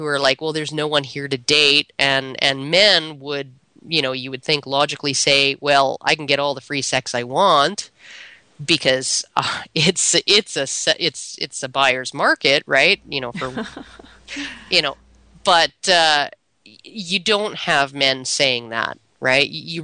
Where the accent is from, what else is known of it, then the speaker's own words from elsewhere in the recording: Canada; I'm Canadian, by the way, eh?